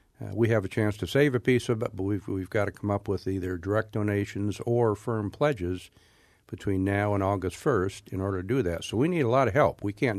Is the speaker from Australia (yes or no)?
no; Ypsilanti, Michigan, United States; I grew up in Ypsilanti, and there were so many people in the southeast Michigan area